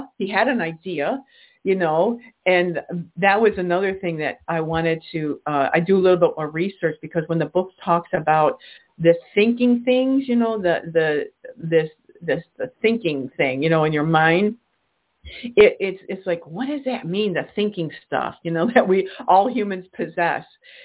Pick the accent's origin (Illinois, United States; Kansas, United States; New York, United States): New York, United States; Rochester; I'm from Rochester, New York, so we have major top 100 companies here